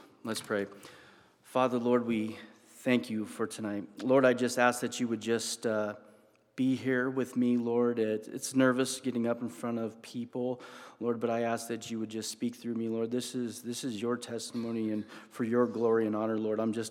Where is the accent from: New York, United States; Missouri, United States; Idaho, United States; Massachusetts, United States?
Idaho, United States; Moscow; born there; I was born in Moscow, Idaho, to … I'm an only child.